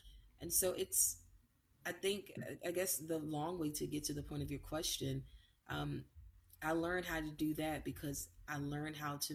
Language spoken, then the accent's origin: English; Baltimore, Maryland, United States; now in Nashville, United States; Because I moved to Nashville from Baltimore, my hometown, specifically to pursue country music.